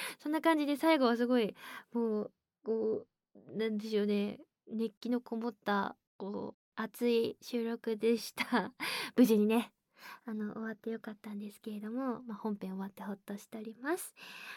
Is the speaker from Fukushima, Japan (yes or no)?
no; Fukuoka, Japan; accent: Hakata dialect; で、出身は、福岡県です。福岡県といっても、まあそんなこうめちゃくちゃ田舎の方ではないので、まあでも一応福岡県に住んでおりました、長く住んでおりましたので